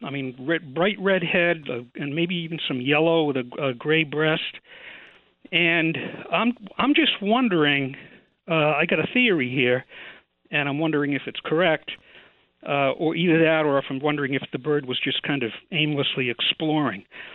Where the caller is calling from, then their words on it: Massachusetts, United States; in Massachusetts.